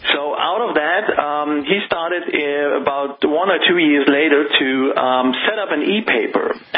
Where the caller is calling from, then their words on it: Germany; I'm calling directly from Germany.